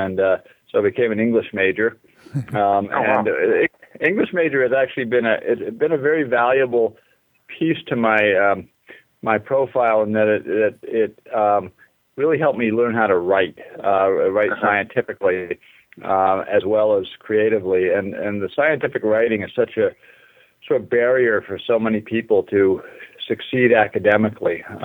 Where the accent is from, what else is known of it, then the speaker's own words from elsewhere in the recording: Hanover, New Hampshire, United States; I grew up in New Hampshire. In Hanover, my dad was a neurologist at Dartmouth, and I'm number 7 of 8 kids.